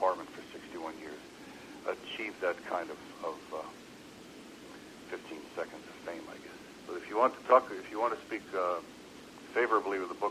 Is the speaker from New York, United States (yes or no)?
yes; Brooklyn, New York, United States; But anyway, that was the Brooklyn I grew up in. I grew up in the … Three Stooges … Brooklyn.